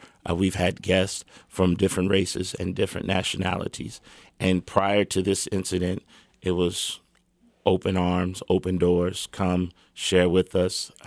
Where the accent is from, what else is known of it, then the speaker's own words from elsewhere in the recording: Kansas City, Missouri, United States; But I would say also for Kansas City, of which I was born and raised in Kansas City, is a bit different.